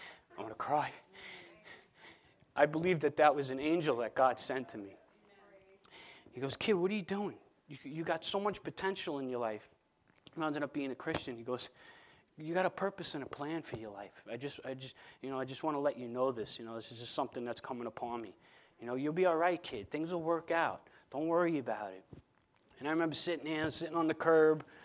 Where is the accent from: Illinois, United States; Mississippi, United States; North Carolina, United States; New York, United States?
New York, United States; I ain't going to Connecticut. I'm Long Island. I'm from New York. What am I going to do in Connecticut?